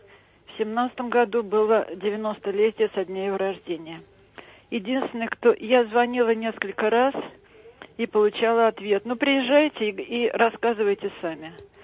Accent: Moscow, Russia; Я москвичка, но живу сейчас под Москвой

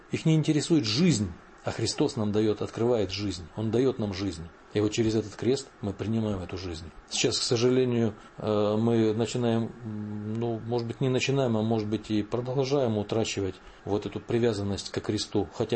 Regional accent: Krasnoyarsk Krai, Russia; born there; Родился я в Сибири, в Красноярском крае, недалеко от Красноярска

